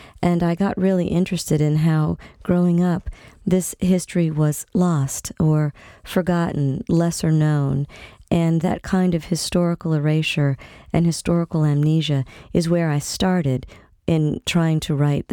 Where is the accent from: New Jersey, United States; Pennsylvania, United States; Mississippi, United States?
Mississippi, United States; Gulfport; Ship Island was is one of the barrier islands just off the coast of my hometown of Gulfport.